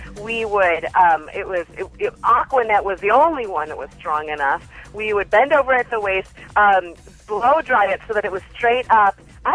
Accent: New Jersey, United States; I grew up in New Jersey in the 80s, David.

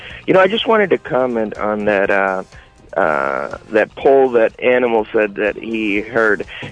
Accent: Midwest, United States; You know, I grew up in the Midwest. I grew up in a big city

